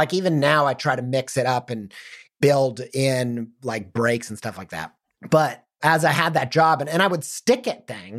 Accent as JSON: {"language": "English", "region": "Midwest", "country": "United States", "tie": "born or raised there", "said": "growing up in the Midwest in the suburbs, nobody knew anybody doing anything creative for a living whatsoever."}